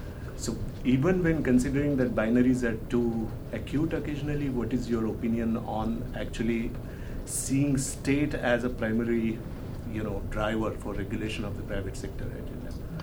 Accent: Pune, Maharashtra, India; also born or lived in Mumbai; I'm coming from Pune and Mumbai, and we used to have such a strong trade unions

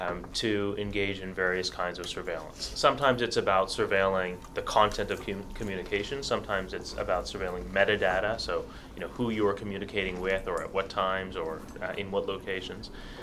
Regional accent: Canada; One of them is that I'm Canadian.

